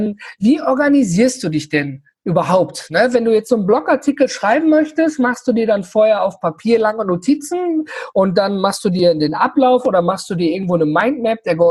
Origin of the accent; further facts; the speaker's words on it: North Rhine-Westphalia, Germany; wir kommen hier aus dem Ruhrgebiet und Rheinland drumherum